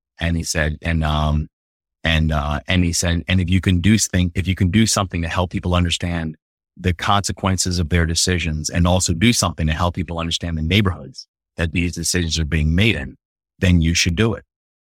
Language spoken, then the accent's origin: English; Baltimore, Maryland, United States; Baltimore is my hometown, I'm a very proud Baltimorean